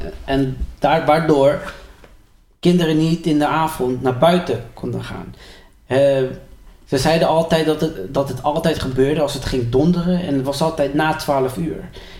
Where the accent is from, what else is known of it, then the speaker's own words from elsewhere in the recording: Colombia; Dus ik kom uit Colombia. Ik was zo'n 10e jaar in Colombia opgegroeid.